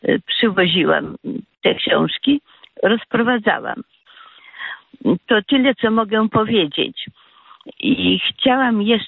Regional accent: Grodno Region, Belarus; now in Poland; gdy przyjechaliśmy z Kresów, z powiatu ośmiańskiego, w 1946 roku przyjechaliśmy do Polski jako repatrianci.

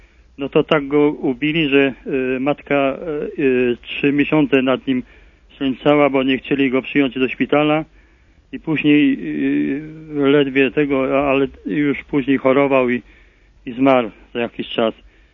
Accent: Racibórz, Silesian Voivodeship, Poland; z Raciborza.

